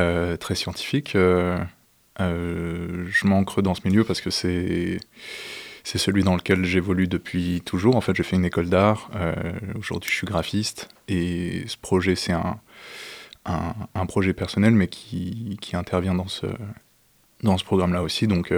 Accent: Annecy, Auvergne-Rhône-Alpes, France; moved away as an adult; now in Paris, France; moi, j'ai grandi à Annecy, j'ai passé beaucoup de temps chez mes grands-parents dans les Bauges. Et en partant en 2017 pour Paris

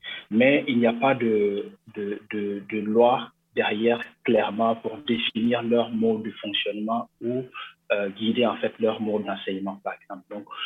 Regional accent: Burkina Faso; first language Mooré; French is a second language; ma langue maternelle, c'est le moré. Donc, j'ai été réellement en contact avec le français qu'à l'âge de 6 ans, quand j'ai fait mes premiers pas à l'école.

